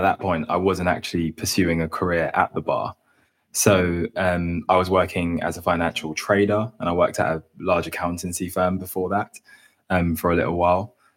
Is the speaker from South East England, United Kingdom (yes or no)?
yes; Crawley, South East England, United Kingdom; I went to Ifield First School, then the Mill Primary School in my hometown of Crawley. After that, I went to Thomas Bennett Community College, which was another state school in the town where I'm from.